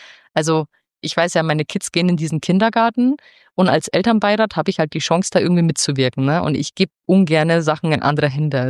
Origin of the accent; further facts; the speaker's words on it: Bavaria, Germany; Wir kommen ja aus der Nähe München